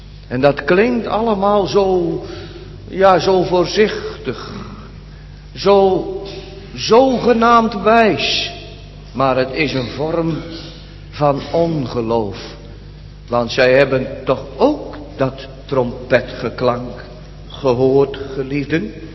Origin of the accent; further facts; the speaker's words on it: Urk, Flevoland, Netherlands; Ik kom zelf van Urk.